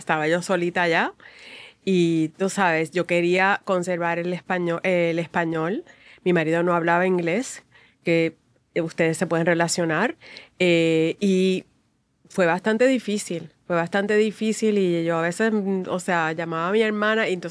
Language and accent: Spanish; Ponce, Puerto Rico; Yo crecí en Ponce. Ponce es Ponce y lo demás es parking.